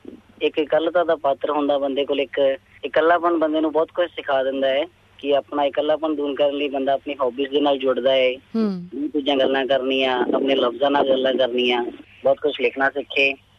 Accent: Muktsar Sahib, Punjab, India; moved away as an adult; now in Melbourne, Australia; ਮੈਂ ਜੀ ਐਕਚੁਅਲੀ ਮੈਂ ਮੁਕਤਸਰ ਸਾਹਿਬ ਤੋਂ ਹਾਂ ਬੇਸਿਕਲੀ। ਮੈਂ ਆਪਣੀ ਜ਼ਿੰਦਗੀ ਦੇ 10 ਸਾਲ ਘਰ ਤੋਂ ਬਾਹਰ ਹੀ ਕੱਢੇ ਨੇ

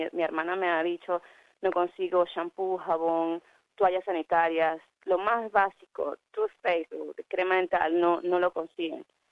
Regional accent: Venezuela; Yo soy solamente una venezolana como cualquier otra.

